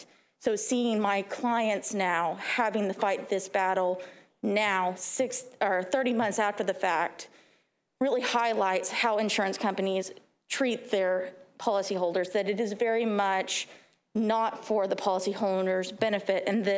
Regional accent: Panama City, Florida, United States; I am from Panama City

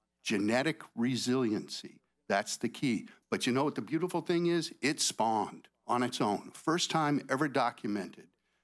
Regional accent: Key West, Florida, United States; I think some of you know I was born in Florida, a local boy, grew up first few years down in Key West.

